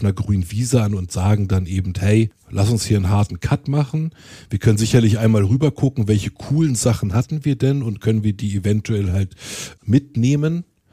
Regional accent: Berlin, Germany; Als Berliner kennt man das ja.

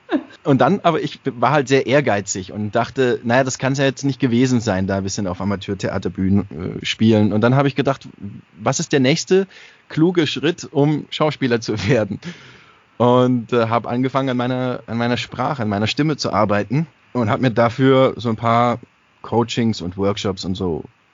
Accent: Baden-Württemberg, Germany; accent: Swabian; Das hat man mir früher auch noch sehr angehört. Das ist inzwischen auch alles abtrainiert. Also ich habe auch Dialekt gesprochen und alles. Also es war jetzt für mich nicht so, also ich war schon Schwabe halt.

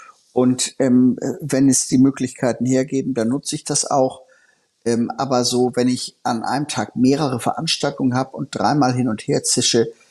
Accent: Hamburg, Germany; ich als Hamburger

